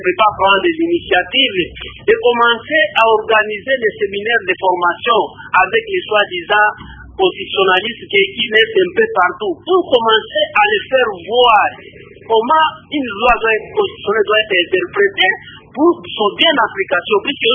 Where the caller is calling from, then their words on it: Lubumbashi, Haut-Katanga, DR Congo; Ici, chez nous, à Lubumbashi, un peu partout, il y a les Congolais.